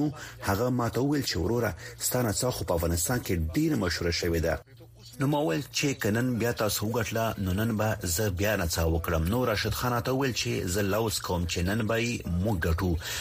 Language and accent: Pashto; India; زه به شکه د هندوستان يم